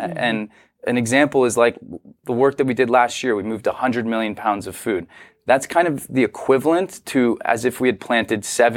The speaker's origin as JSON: {"language": "English", "town": "Los Angeles", "region": "California", "country": "United States", "tie": "born or raised there", "said": "I grew up in Los Angeles. I'd never even really been to a farm."}